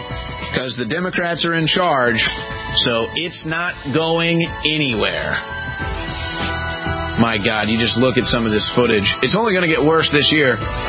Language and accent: English; St. Louis, Missouri, United States; now in Austin, United States; I mean, I'm just thinking about growing up in St. Louis.